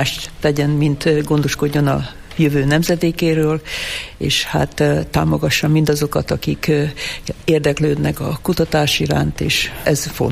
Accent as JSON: {"language": "Hungarian", "town": "Kisújszállás", "region": "Jász-Nagykun-Szolnok", "country": "Hungary", "tie": "born or raised there", "said": "Itt nevelkedtem, és hát minden szép és jó, ide kötött engem. Itt jártam iskolába, általános iskolába, középiskolába"}